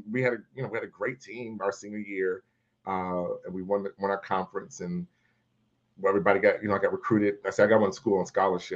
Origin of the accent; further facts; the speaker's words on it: Cleveland, Ohio, United States; moved away as an adult; also born or lived in Maple Heights, Ohio / Huntsville, Alabama; I was born Maple Heights, Ohio, which is south of Cleveland, Ohio. But if you ask me, I say I'm from Cleveland, Ohio. Land next to the lake right there. And grew up there and did all my growing up there. And then I left.